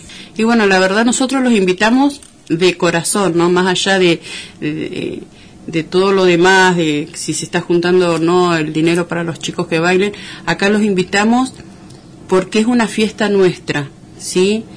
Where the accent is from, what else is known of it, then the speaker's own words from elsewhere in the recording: Argentina; tenemos que estar orgullosos de que somos argentinos